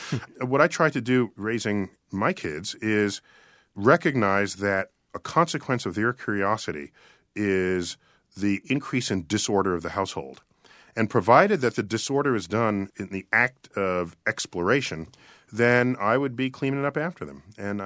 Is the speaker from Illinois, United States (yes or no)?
no; Bronx, New York, United States; born there